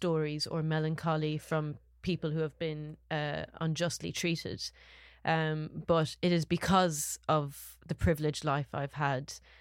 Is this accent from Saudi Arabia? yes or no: yes; Saudi Arabia; I was born in Saudi Arabia. I grew up in Saudi Arabia.